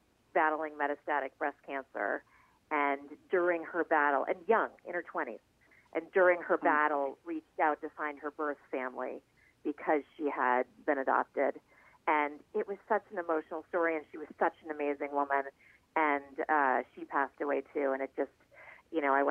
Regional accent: Boston, Massachusetts, United States; I approached him at an event at Mohegan Sun, and I'm from Boston, and we're about the same age

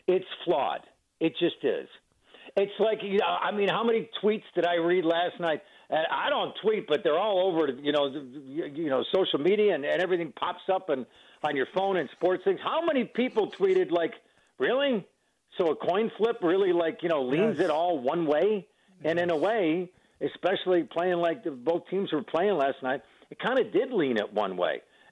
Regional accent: Buffalo, New York, United States; people say this a lot in Buffalo. I grew up in Buffalo.

